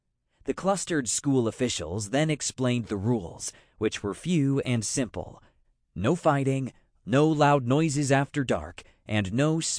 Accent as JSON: {"language": "English", "region": "New York", "country": "United States", "tie": "born or raised there", "said": "for no better reason than it wasn't my hometown in upstate New York."}